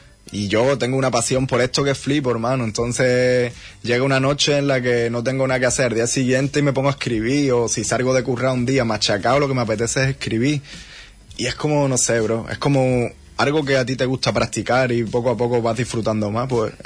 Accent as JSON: {"language": "Spanish", "town": "Huelva", "region": "Andalusia", "country": "Spain", "said": "Yo creo que se me nota bastante cada vez que hablo que soy de Huelva, ¿no?"}